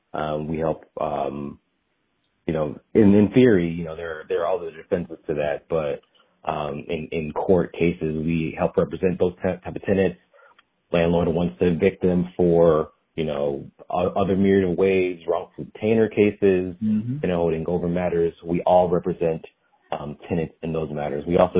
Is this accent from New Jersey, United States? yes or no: no; Nashville, Tennessee, United States; No, I'm actually, I'm from Nashville, Tennessee.